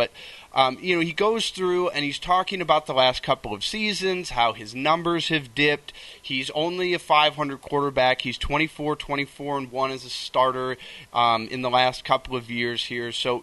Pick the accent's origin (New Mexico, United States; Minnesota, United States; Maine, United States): Minnesota, United States; I grew up in Minnesota as a Packer fan, and I don't have any love for the Vikings.